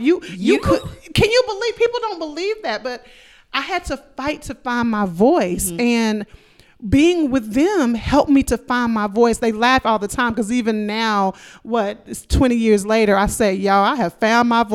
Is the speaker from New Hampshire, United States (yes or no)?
no; Dallas, Texas, United States; And I grew up in Dallas, Texas, and I did not have, talking about God consciousness, I didn't have a strong consciousness about sorority life.